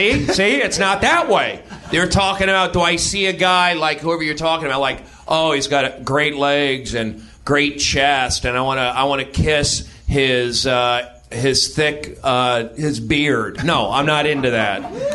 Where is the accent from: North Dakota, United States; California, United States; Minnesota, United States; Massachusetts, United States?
California, United States; Los Angeles; also born or lived in New York; I grew up here in Los Angeles. People don't get along. I lived in New York.